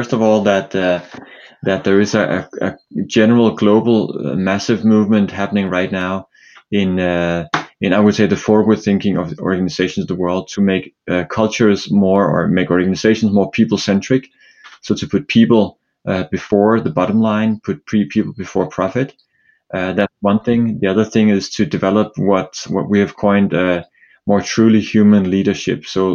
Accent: Copenhagen, Capital Region of Denmark, Denmark; English is a second language; now in New York, United States; So I'm originally from Denmark, Copenhagen, but live in New York nowadays.

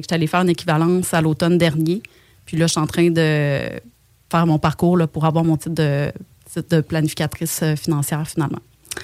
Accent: Rimouski, Quebec, Canada; now in Quebec City, Canada; Premièrement, je viens de Rimouski. Ensuite de ça, je voulais vraiment m'en venir à Québec.

